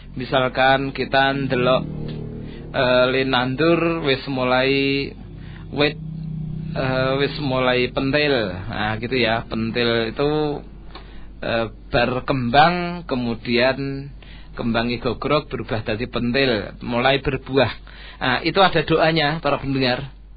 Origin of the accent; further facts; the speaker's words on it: Salatiga, Central Java, Indonesia; saya termasuk jarang yang libur karena saya sendiri juga asli Salatiga, juga dekat.